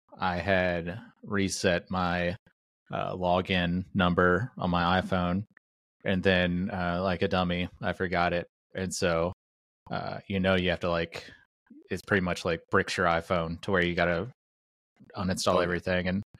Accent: Alabama, United States; So I grew up in Alabama and basements aren't a thing here.

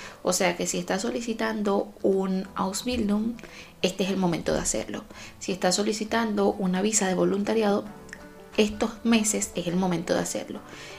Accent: Venezuela; now in Germany; Y yo soy venezolana, o sea, mi país está casi en el Ecuador del mundo. O sea, no tenemos ni 4 estaciones, no hace frío, nunca.

